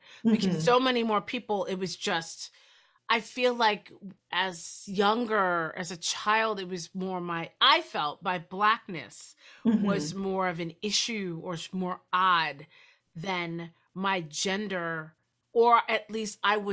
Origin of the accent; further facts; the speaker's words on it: New Jersey, United States; I grew up in Jersey, but it wasn't like we were near a comic book shop.